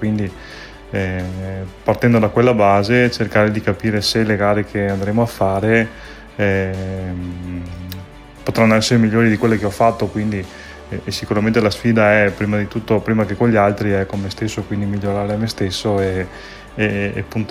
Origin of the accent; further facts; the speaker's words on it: Piove di Sacco, Veneto, Italy; perché comunque io sono di Piove di Sacco, però ho origini veneziane